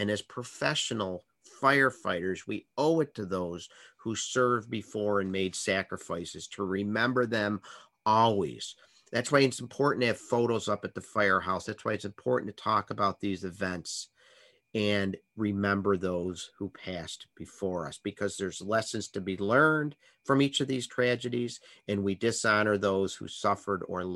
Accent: Buffalo, New York, United States; My hometown, Buffalo, New York, in 1983, 2 days after Christmas, the horrific propane explosion killing 5 Buffalo firefighters.

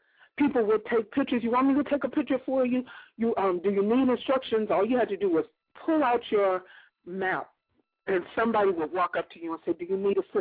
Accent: Chicago, Illinois, United States; And I'm from Chicago, but this cold was a different kind of cold.

